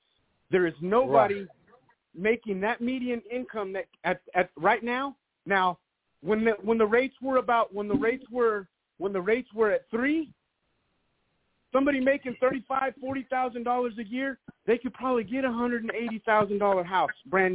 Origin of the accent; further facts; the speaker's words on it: Fort Worth, Texas, United States; But I know I'm from Fort Worth. I grew up, born at John Peter Smith Hospital. I joined the Army, retired.